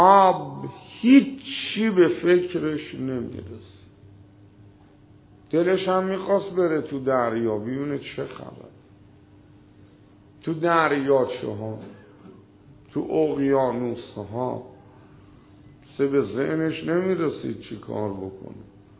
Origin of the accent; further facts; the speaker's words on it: Babol, Mazandaran, Iran; اون شهر خودمون در مازندران اسمش بابوله، اصلش هم بابل نبوده، بارفروش بوده اسمش.